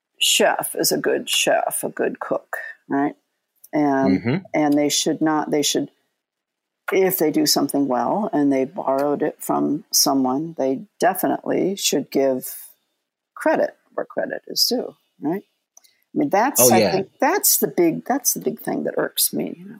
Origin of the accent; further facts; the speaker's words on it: Midwest, United States; I remember the very first barbecue joint when in growing up in the Midwest